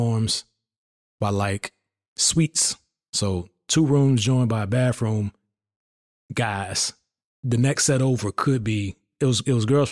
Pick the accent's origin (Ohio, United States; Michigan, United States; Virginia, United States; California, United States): Virginia, United States; I'm from Virginia.